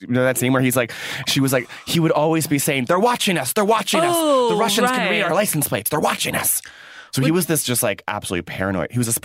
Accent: Newton, Massachusetts, United States; I feel like BC, growing up in Newton, where BC is, I'm always driving by it

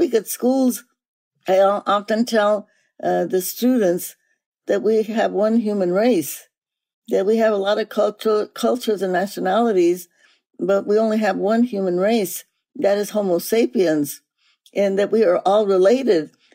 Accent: Stockton, California, United States; also born or lived in New Mexico, United States; Well, I was really fortunate that I grew up in Stockton, California. I was born in New Mexico, and my family was very always involved in politics.

